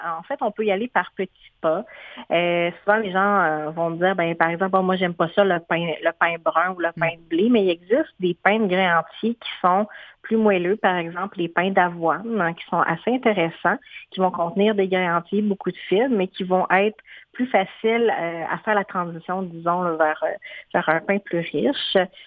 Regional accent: Canada; Et en tant que Canadien, on n'en consomme pas assez de fibres dans notre alimentation globalement.

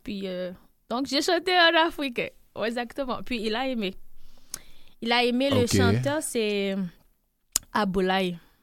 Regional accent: Haiti; born there; moved away; Mais bien sûr, je suis née en Haïti. Au contraire, je suis arrivée ici en février 2014.

